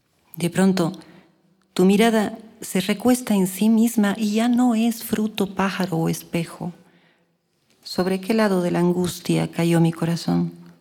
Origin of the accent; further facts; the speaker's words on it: Cuenca, Azuay, Ecuador; Como ustedes saben, soy cuencana y la ciudad de Cuenca para mí ha sido mi madre, mi enemiga, mi confidente, en fin.